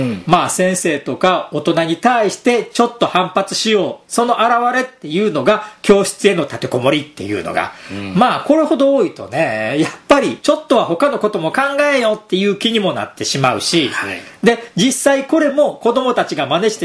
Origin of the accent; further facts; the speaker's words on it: Osaka, Japan; 悪い人たちイコール大阪弁で怒鳴る人という非常にわかりやすい作りになっていたのが大阪人としては気になりました